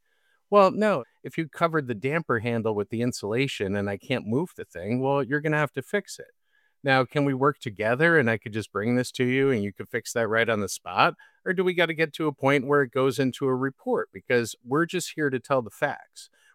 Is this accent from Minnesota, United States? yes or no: no; Hamden, Connecticut, United States; I'm from Hamden, Connecticut